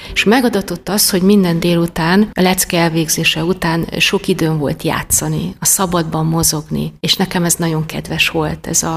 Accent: Soltvadkert, Bács-Kiskun, Hungary; Soltvadkerten születtem, és a 60-as, 70-es években ott töltöttem a gyerekkoromat.

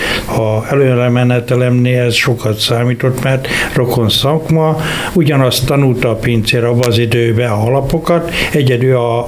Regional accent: Tabdi, Bács-Kiskun, Hungary; now in Kiskunhalas, Hungary; Tabdiról származom, tehát egy kis falu, kis Körösvárló, 80 voltunk testvérek.

